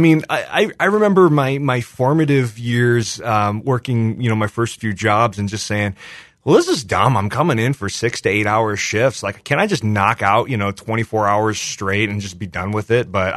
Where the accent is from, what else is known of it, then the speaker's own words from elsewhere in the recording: Michigan, United States; I remember growing up going to the bookstores that were in my hometown in Southwest Michigan